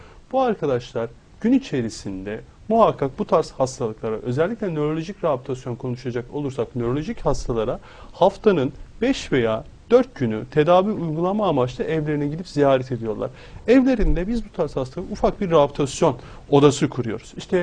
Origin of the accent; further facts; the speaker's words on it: Erzurum, Turkey; Ondan önceki hafta Erzurum'daydım. Memleketim de orası benim.